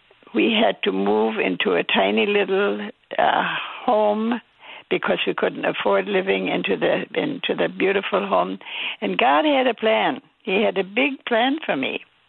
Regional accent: Wrocław, Lower Silesian Voivodeship, Poland; We lived in a nice suburb of a very large city in East Germany. The city was Breslau.

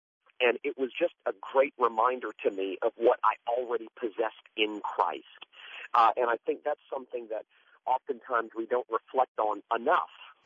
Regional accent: Fort Lauderdale, Florida, United States; also born or lived in Tennessee; Yeah, I'm from South Florida, born and raised in Fort Lauderdale, and went away to college and went away to seminary and then went and served a large church in Tennessee.

